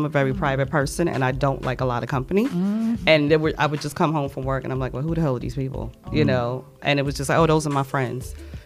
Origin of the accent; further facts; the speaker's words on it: Brooklyn, New York, United States; I'm from New York. He was from Harlem. I'm from Brooklyn.